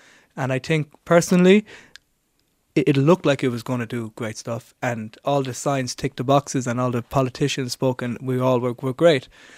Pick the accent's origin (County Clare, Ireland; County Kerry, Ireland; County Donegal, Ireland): County Kerry, Ireland; Tralee; I always said when I was growing up in Tralee and I was going to primary and secondary school